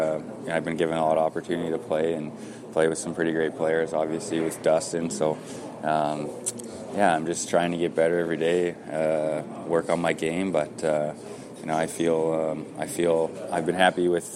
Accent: Calgary, Alberta, Canada; I mean, just like a young kid in here growing up in Winnipeg idolizes the Jets. I mean, I was that same kid in Calgary

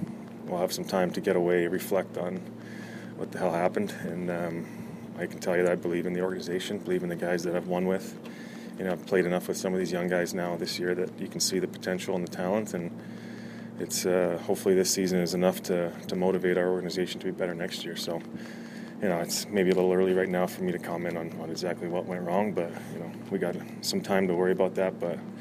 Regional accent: Winnipeg, Manitoba, Canada; born there; but I was born here in Winnipeg

